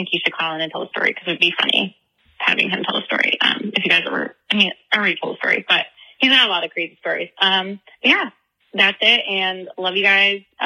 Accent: Chicago, Illinois, United States; I don't know why I'm giving this man an East Coast accent because like we're from Chicago, but it makes the story better.

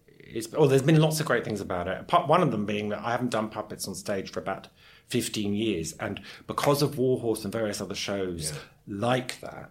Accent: London, United Kingdom; growing up in London, there was a lot of that sort of stuff going on.

